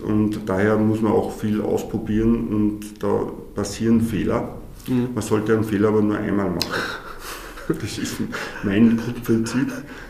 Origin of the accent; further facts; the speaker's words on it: Salzburg, Austria; Ich bin gelernter Spediteur, bin aus Salzburg